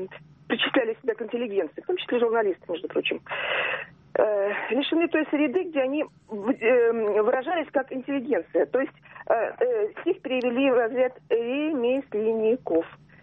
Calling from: Serpukhov, Moscow Oblast, Russia; Серпухов.

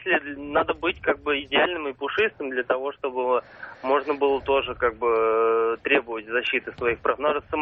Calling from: Podolsk, Moscow Oblast, Russia; Я вам звоню из Подольска.

